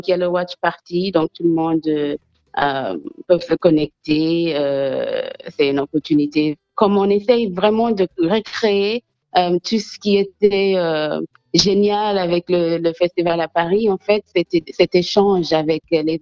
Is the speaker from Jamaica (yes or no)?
yes; Jamaica; also born or lived in France; J'ai grandi en Jamaïque et puis j'ai fait mes études en France